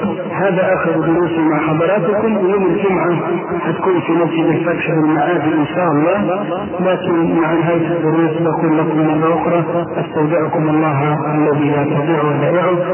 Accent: Egypt; ولذلك ما عندنا في مصر لا تجيء في بقية دول العالم إلا من انتقل من عندنا إلى غيرنا

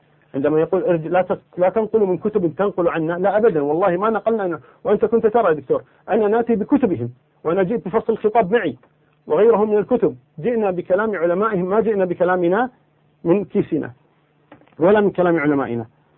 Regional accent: Kuwait; أنا من أهل الكويت، أنا أعلم منك بذلك.

